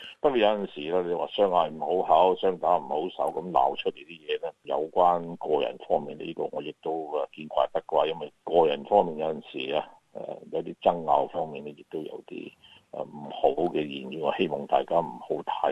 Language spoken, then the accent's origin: Cantonese; Hong Kong; 我哋香港人叫飞仔